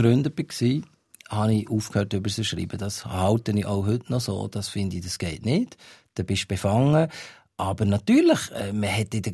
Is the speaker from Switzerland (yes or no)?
yes; Bern, Switzerland; ich bin jetzt halt einfach von Bern gekommen und ich bin jetzt halt einfach so aufgewachsen.